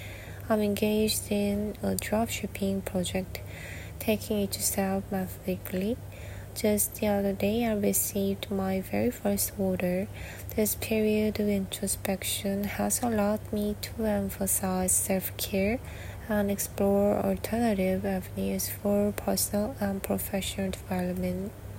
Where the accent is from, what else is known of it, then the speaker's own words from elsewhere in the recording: Suwon, Gyeonggi Province, South Korea; English is a second language; moved away as an adult; also born or lived in Seoul; now in Brisbane, Australia; Born and raised in South Korea, primarily in Suwon, I spent approximately 10 years living in Seoul. As a city girl, I'm accustomed to the conveniences of urban life.